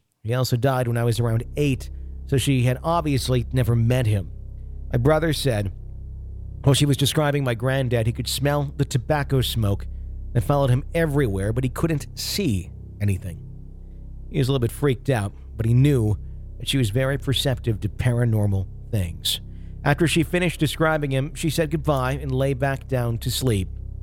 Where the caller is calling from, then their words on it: Sunderland, North East England, United Kingdom; I'm writing in from Sunderland in northeast England